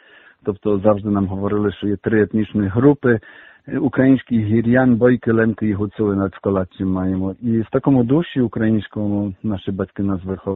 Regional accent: Zielona Góra, Lubusz Voivodeship, Poland; now in Ukraine; я виховався на поселенні, я народився в Зеленій Горі

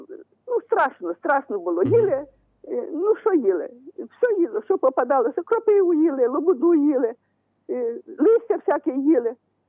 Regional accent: Khmelnytskyi Oblast, Ukraine; now in Rivne, Ukraine; Я сама з Хмельницької області, і живу то я зараз рівно, а я з Хмельницької області. І було мені тоді 3 роки. Батько мого репресували, так як він був поляк.

